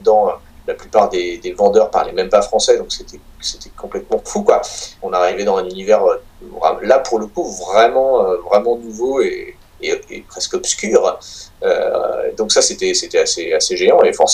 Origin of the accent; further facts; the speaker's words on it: Tours, Centre-Val de Loire, France; parce que je suis de Tours